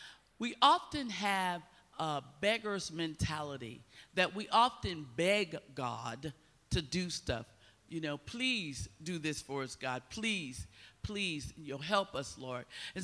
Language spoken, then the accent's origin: English; United States; You know, I'm Black American, Donna's white.